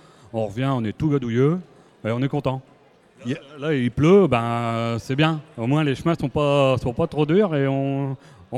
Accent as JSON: {"language": "French", "town": "Beaumetz-lès-Cambrai", "region": "Hauts-de-France", "country": "France", "said": "Ah non, moi je suis de Beaumais-les-Cambrai."}